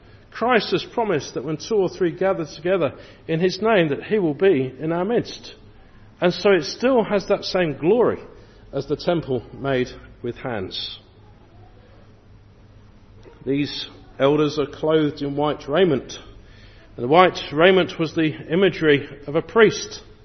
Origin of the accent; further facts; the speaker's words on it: England, United Kingdom; as an Englishman